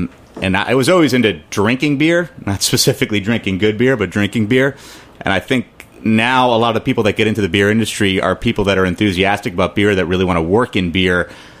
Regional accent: California, United States; When I first got started, I knew Sierra Nevada because I grew up in California.

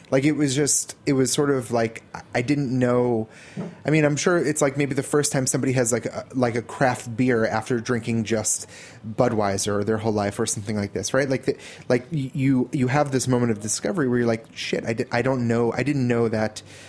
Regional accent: New Jersey, United States; it was a type of like communal eating that growing up in New Jersey, like I didn't have that at all.

